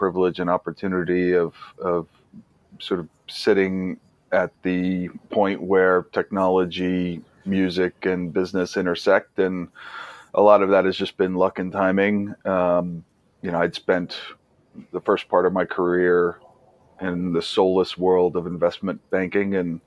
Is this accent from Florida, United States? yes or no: no; New York, United States; born or raised there; also born or lived in London